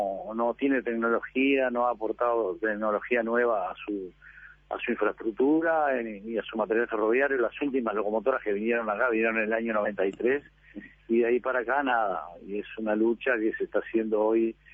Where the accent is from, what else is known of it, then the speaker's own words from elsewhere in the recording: Peñarol, Montevideo, Uruguay; me crié, soy de Peñarol, me crié entre las máquinas del ferrocarril, mi padre me traía acá, que era ferroviario, mis abuelos, mis tatarabuelos, toda una familia de ascendencia ferroviaria